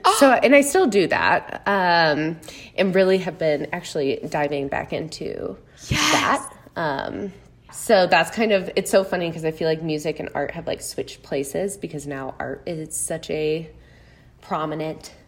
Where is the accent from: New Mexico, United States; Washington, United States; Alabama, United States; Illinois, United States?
Illinois, United States; Chicago; And I'm from the Chicago area, so Midwest gal all around.